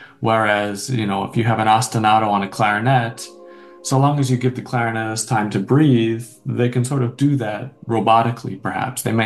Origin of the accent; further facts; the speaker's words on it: London, Ontario, Canada; I grew up in London.